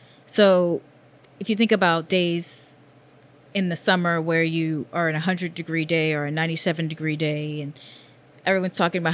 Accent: Louisiana, United States; now in New York, United States; I hail from Louisiana, and I came to New York quite a bit ago, almost 10 years ago. Would that make me a New Yorker?

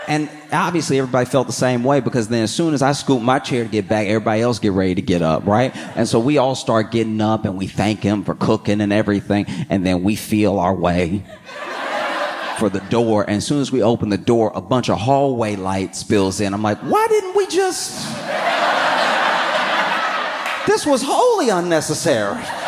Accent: the South, United States; because I grew up in the South with black grandma.

